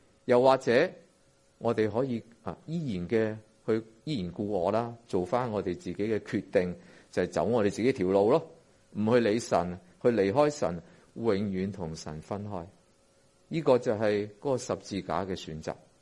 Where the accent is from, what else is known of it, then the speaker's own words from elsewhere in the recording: China; 无论我们中国人又好，或者啲外国人又好